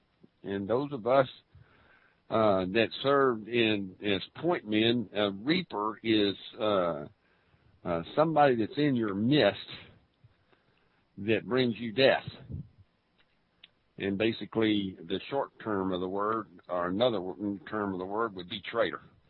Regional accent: Louisiana, United States; she's a Yankee to me because I'm Creole from Louisiana.

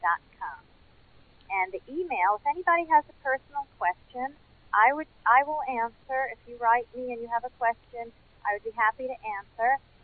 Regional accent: New York, United States; also born or lived in Florida; because I'm from New York, but then I'm also from Florida. I lived in Florida for 20 years before moving to the Midwest.

